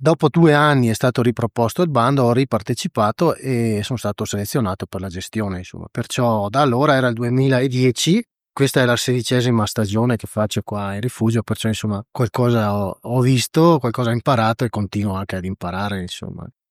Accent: Agordo, Veneto, Italy; io sono originario di Agordo, qua nella valle sotto a noi.

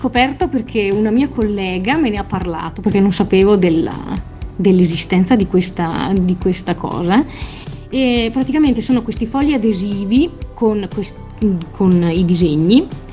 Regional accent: Belluno, Veneto, Italy; E sono di Belluno.

